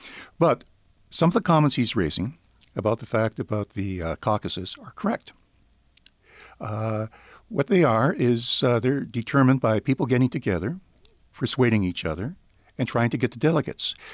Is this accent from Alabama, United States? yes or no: no; California, United States; I'm not from the state of New York. I'm from California.